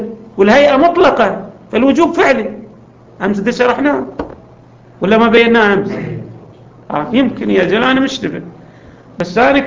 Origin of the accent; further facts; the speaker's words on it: Eastern Province, Saudi Arabia; accent: Hasawi; كما نعبر عنها بلهجتنا الحساوية